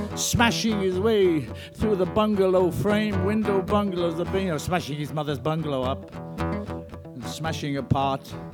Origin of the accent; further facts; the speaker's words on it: Derby, East Midlands, United Kingdom; now in Chicago, United States; he's now working near my hometown of Derby in England